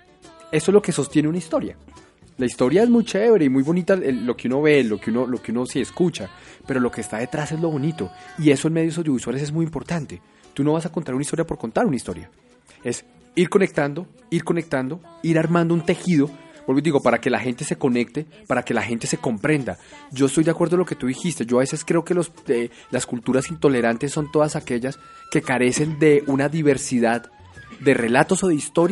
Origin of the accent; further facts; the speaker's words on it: Colombia; esa historia que a nosotros nos marcó como colombianos o como suramericanos.